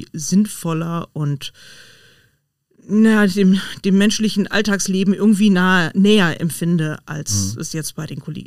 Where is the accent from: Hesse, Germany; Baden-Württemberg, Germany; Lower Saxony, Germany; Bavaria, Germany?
Lower Saxony, Germany; Ganderkesee; Diaspora-Gemeinde, also ich bin in Ganderkesee aufgewachsen, wo ja die Katholiken auch eher in der Minderheit sind.